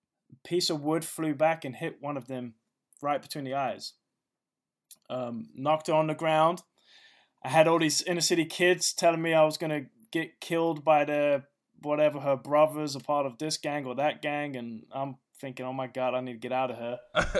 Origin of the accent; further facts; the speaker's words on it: London, United Kingdom; Okay, so I grew up in northwest London, Brent Cross area. So it's off the Northern Line, pretty close to Camden Town.